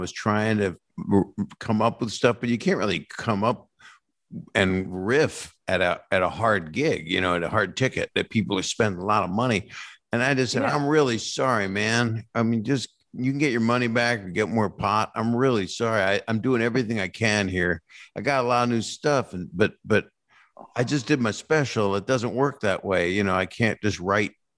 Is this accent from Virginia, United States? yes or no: yes; Norfolk, Virginia, United States; also born or lived in Philadelphia; And I grew up kind of in Norfolk, Virginia, but then I went back to Philly to graduate Abington and then went to Temple University.